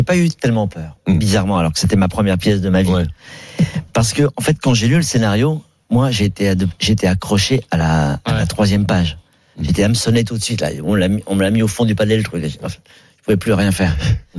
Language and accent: French; Paris, Île-de-France, France; born there; on est parisiens, je suis né à Paris, moi.